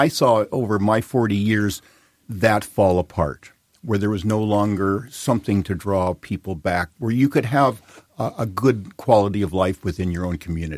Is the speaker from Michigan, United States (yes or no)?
no; St. Louis, Missouri, United States; Grew up in the Midwest. Grew up in St. Louis. Went to school in Massachusetts.